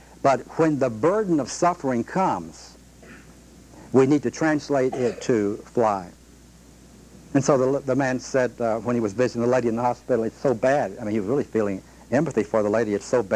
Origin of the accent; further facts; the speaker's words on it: Shreveport, Louisiana, United States; when he came to my hometown in Shreveport